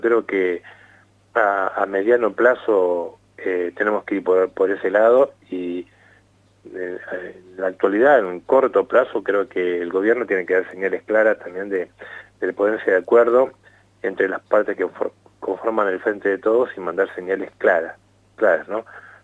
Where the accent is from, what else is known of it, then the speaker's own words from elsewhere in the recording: Argentina; creo que uno como argentino digo, tenemos una potencia como vaca muerta